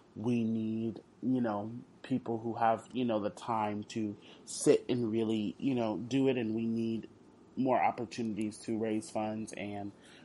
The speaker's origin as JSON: {"language": "English", "town": "Houston", "region": "Texas", "country": "United States", "said": "and I know about Tuts because I'm from Houston"}